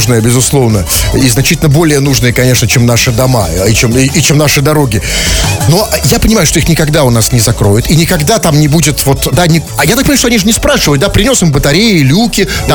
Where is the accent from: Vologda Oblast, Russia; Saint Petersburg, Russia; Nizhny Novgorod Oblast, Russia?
Saint Petersburg, Russia; нам, петербуржцам.